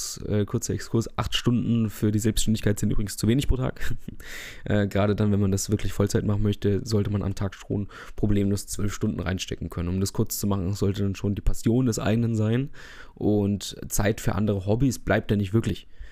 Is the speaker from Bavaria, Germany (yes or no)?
yes; Fürth, Bavaria, Germany; hier, wo ich herkomme, aus Fürth.